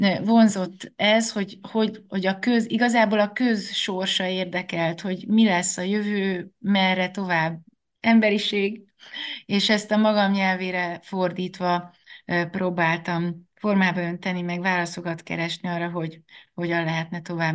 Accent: Kecskemét, Bács-Kiskun, Hungary; now in Budapest, Hungary; Én Kecskeméten nőttem föl, aztán Budapestre kerültem

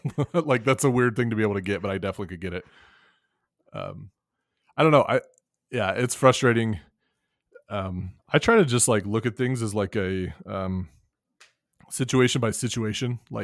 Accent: Wyoming, United States; And, you know, growing up in Wyoming where coal is king, you know, I definitely understand the need for coal

